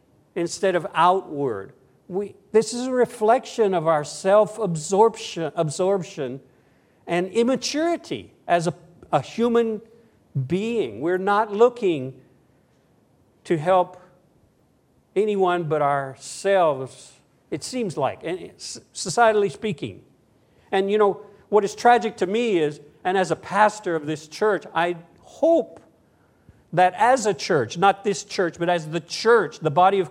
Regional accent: United States; now in abroad; I'm an American, probably all know that. As I watch this year's American presidential election cycle from a distance, the other side of the world

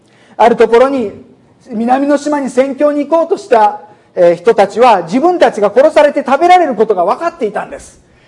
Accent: Philippines; accent: Kansai; フィリピンで育ってますけど、関西弁と英語のバイリンガルなんですね。

